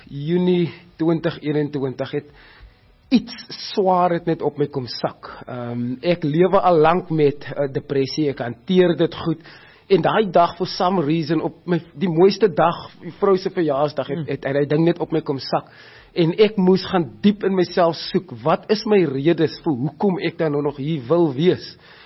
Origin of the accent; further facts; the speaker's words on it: Grabouw, Western Cape, South Africa; ek het in Grabouw groot geword en dit is 'n dorpie wat baie hopeloosheid in daai tyd gehad het.